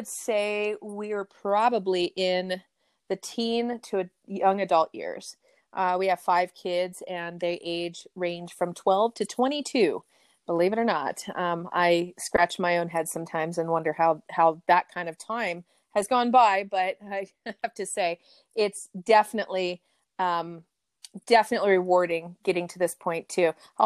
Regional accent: Colorado, United States; And so we came from Colorado, went back to Colorado, kind of just had to reinvent who we were.

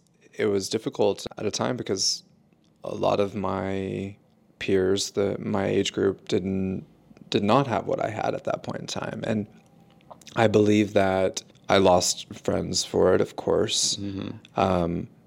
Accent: College Station, Texas, United States; Like College Station, Bryan okay. area.

